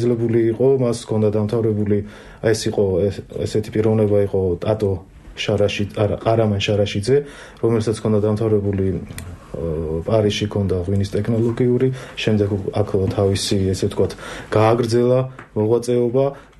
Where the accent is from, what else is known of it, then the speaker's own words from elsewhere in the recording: Baghdati, Imereti, Georgia; კი, დედულეთი არის, იქ დავიბადე, იქ გავიზარდე და საკმაოდ კარგი მოგონებები მაქვს.